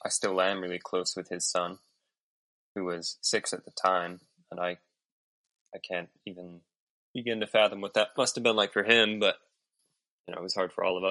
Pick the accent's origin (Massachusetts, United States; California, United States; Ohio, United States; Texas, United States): Massachusetts, United States; Sudbury; now in Utah, United States; Yeah, so I was raised Mormon in Sudbury, Massachusetts. My dad's whole family comes from Utah, which is actually where we're living now.